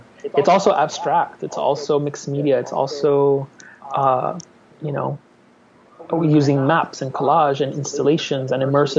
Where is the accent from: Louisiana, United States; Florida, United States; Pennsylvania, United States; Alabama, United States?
Florida, United States; Miami; also born or lived in Quito, Ecuador; People ask me where I'm from. I say I'm from Miami first. I say I was born in Ecuador, but I'm from Miami, because that's the truth.